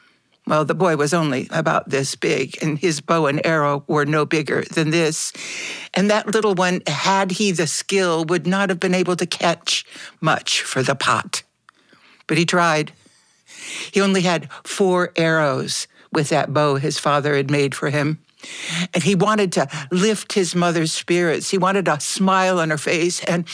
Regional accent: Midwest, United States; moved away; also born or lived in Southwest; when I moved from the Midwest and the Southwest to the East Coast.

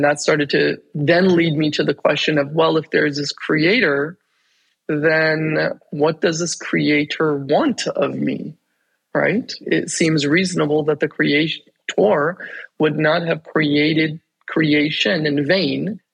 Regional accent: Canada; who I am as a Muslim growing up in Canada.

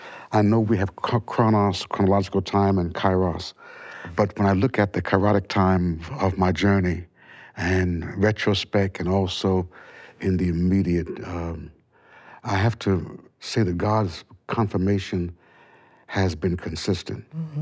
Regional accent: Detroit, Michigan, United States; And I grew up in a church in Detroit, Michigan. I'm from Detroit, Michigan.

